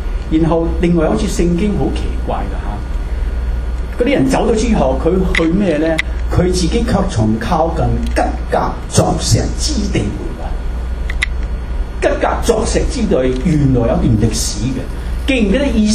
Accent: China; 你知我哋中國人以前啊，你哋而家唔同啦嚇

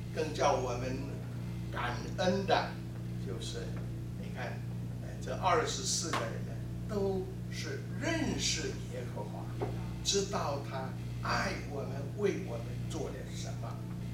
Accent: Taiwan; moved away as an adult; now in United States; 四十年前，我从台湾就移民来到美国，我们就带了五个儿女

